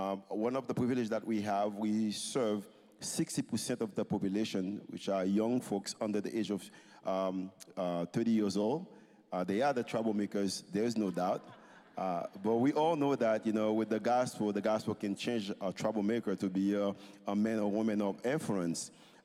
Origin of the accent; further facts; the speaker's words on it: Haiti; moved away as an adult; also born or lived in United States; Born and raised in Haiti, fatherlessness, understand firsthand what it means to, the poverty at firsthand. After completing my university study here in the U.S. and serve as a pastor within the Haitian community in two states for 16 years, I returned back to Haiti.